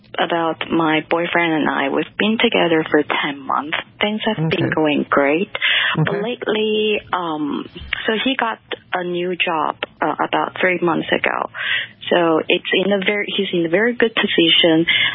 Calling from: China; English is a second language; Hello, Dr. Joy. … from China. It is 2 a.m. here

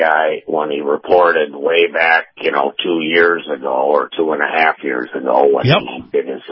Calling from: Tampa, Florida, United States; here in Tampa.

